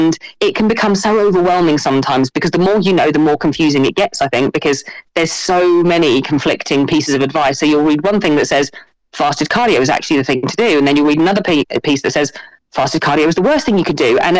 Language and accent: English; Ely, East of England, United Kingdom; Yeah, so I'm originally from the UK in a place called Ely, which is near Cambridge. I've moved around a lot in my life because I used to be a professional dancer.